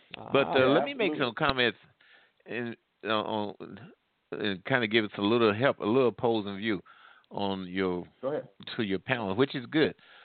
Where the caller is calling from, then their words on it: Midwest, United States; I'm calling from the Midwest.